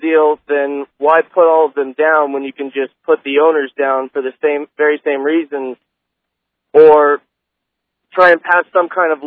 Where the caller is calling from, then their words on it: Tampa, Florida, United States; I'm calling from Tampa.